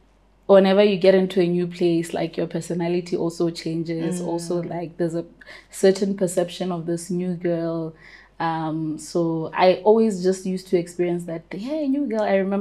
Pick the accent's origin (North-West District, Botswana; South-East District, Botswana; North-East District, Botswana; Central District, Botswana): Central District, Botswana; Marapong; Where am I from? I'm from Marapong. I'm actually Kalanga. Mm. Both my parents are Kalanga